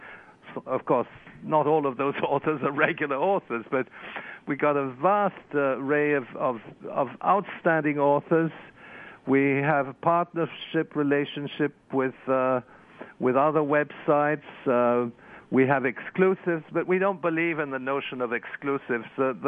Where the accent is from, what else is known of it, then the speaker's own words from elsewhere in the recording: Wales, United Kingdom; born there; My father is born in Russia, but I was born in Wales, and I have. I also have Irish citizenship because I'm half Irish, half Russian.